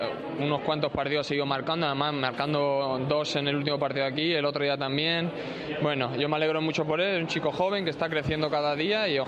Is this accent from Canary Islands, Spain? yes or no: no; Madrid, Community of Madrid, Spain; soy muy feliz en Madrid porque yo soy de Madrid